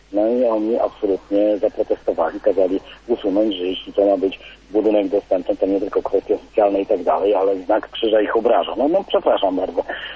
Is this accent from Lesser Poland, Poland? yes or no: no; Gdańsk, Pomeranian Voivodeship, Poland; bo Gdańsk jest naprawdę bliski memu sercu, jestem od urodzenia gdańszczaninem.